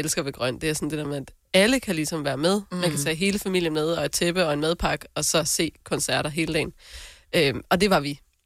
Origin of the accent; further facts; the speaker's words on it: North Denmark Region, Denmark; jeg er jo selv nordjyde, ikke?